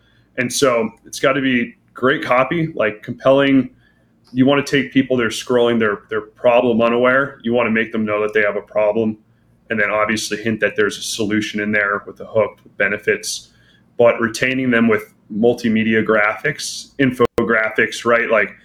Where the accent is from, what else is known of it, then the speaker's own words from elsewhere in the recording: United States; now in Brazil; I'm currently living in Brazil. And I was like, you know, simple. I'm an American. I've been living in Brazil for a year.